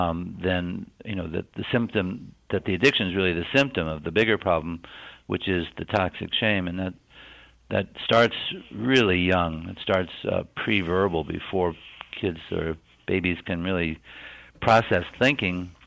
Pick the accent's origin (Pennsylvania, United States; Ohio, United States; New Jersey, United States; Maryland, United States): Pennsylvania, United States; Sure. I'm from Pennsylvania